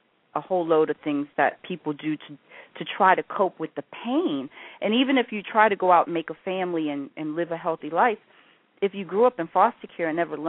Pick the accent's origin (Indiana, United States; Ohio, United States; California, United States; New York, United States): New York, United States; You know, I'm from New York, so this is very touching for me